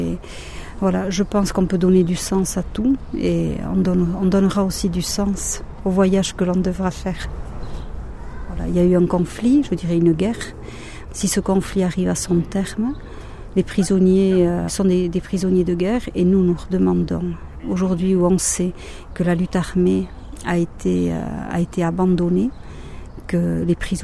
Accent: Basque Country, France; je viens du Pays Basque

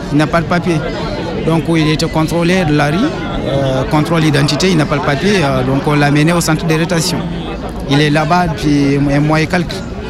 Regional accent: Gao, Mali; moved away; je viens de la région de Gao. Au nord du Mali, là où il y a la guerre

